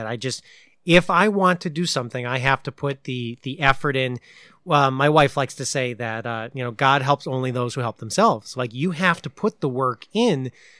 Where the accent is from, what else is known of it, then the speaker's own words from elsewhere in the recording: Pennsylvania, United States; born there; I was born in Northeast Pennsylvania